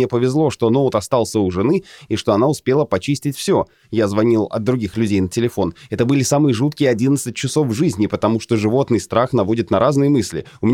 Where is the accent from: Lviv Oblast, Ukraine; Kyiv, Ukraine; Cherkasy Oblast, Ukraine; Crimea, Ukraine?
Crimea, Ukraine; moved away; Они спрашивают, почему у нас нет российского паспорта, раз мы из Крыма, но мы уехали до того, как Крым стал российским